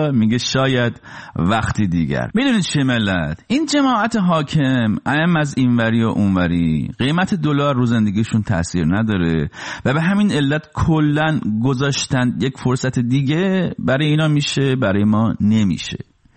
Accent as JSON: {"language": "Persian", "country": "Iran", "moved": "yes", "lives_now": "United States", "said": "20 سال پیش که من داشتم از ایران می اومدم بیرون"}